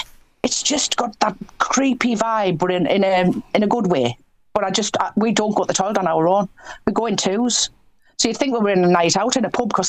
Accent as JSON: {"language": "English", "town": "Bishop Auckland", "region": "North East England", "country": "United Kingdom", "tie": "born or raised there", "said": "I'm from Bishop Auckland. I went to school in Bishop Auckland."}